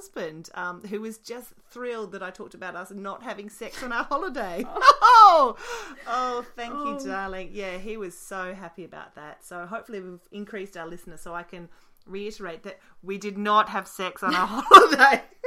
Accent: Australia; accent: Australian; I'll just keep to the Australian one.

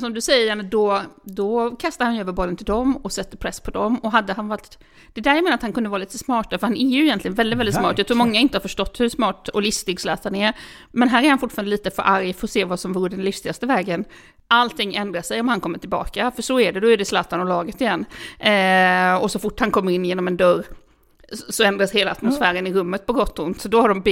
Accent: Falkenberg, Halland County, Sweden; eftersom jag kommer från Falkenberg

